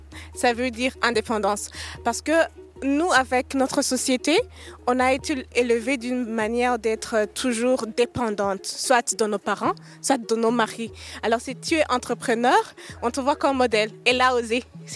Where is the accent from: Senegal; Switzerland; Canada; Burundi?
Burundi; Je suis burundaise. J'ai 26 ans